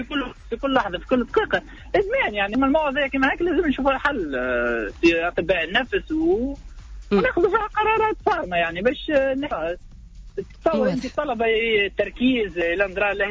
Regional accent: Sousse, Sousse Governorate, Tunisia; يعني أصلي من سوسة

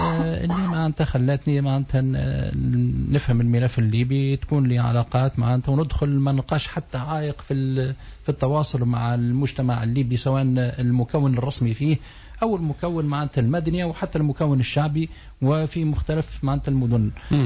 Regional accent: Tunisia; لأنه احنا توا نجيب بعض الإدارات عندنا في تونس

